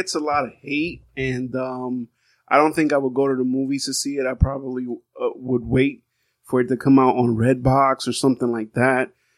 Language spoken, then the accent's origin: English; New Jersey, United States; Yeah, I'm visiting from Jersey, from the dirty, dirty Jersey.